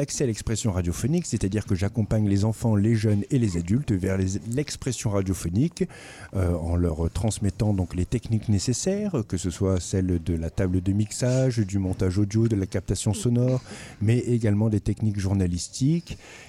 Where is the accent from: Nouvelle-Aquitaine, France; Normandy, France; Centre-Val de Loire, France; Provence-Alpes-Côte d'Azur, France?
Centre-Val de Loire, France; Fleury-les-Aubrais; born or raised there; also born or lived in Nantes